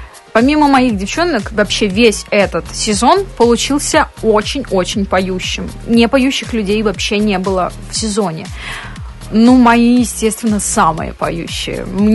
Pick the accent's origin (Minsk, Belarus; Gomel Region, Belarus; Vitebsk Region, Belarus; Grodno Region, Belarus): Gomel Region, Belarus; Gomel; так как я из Гомеля, мне приходилось ездить туда-сюда